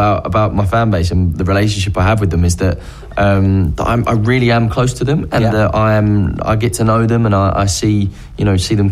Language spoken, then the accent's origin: English; Chelmsford, East of England, United Kingdom; born there; now in Brentwood, United Kingdom; No, I was born in Chelmsford.